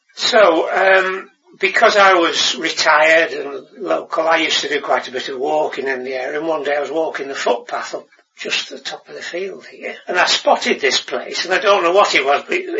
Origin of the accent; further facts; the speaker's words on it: Macclesfield, North West England, United Kingdom; Cophurst Farm, Sutton, age 73. I was born in Macclesfield. The old part of Macclesfield used to be Sutton on the old boundary.